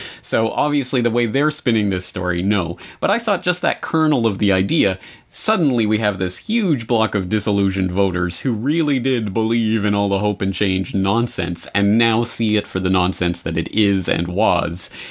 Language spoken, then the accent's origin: English; Canada; Sorry. I'm Canadian. I can say that.